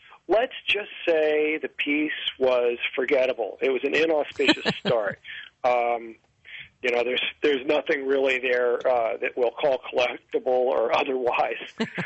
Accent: Memphis, Tennessee, United States; I grew up in Memphis, Tennessee. Was there more than 20 years

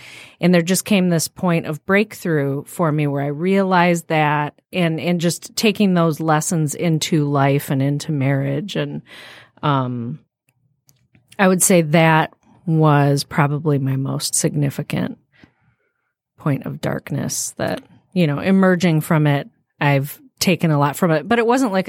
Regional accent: Ortonville, Michigan, United States; I am from Ortonville, Michigan, also known lovingly as Ortontucky.

